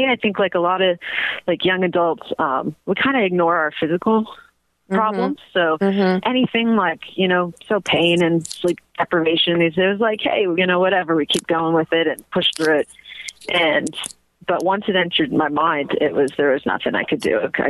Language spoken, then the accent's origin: English; San Diego, California, United States; I grew up in San Diego, had never heard of it.